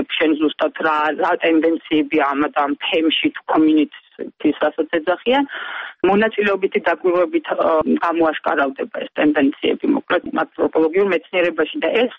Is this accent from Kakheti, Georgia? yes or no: no; Adjara, Georgia; moved away; თუმცა მართალი გითხრათ, მე თუ აჭარელი ვარ